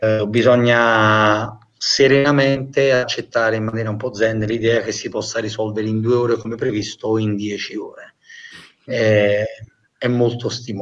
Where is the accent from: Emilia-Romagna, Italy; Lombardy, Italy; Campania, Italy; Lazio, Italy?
Campania, Italy; Naples; Non avrò mai più il coraggio di dire da napoletano, assolutamente.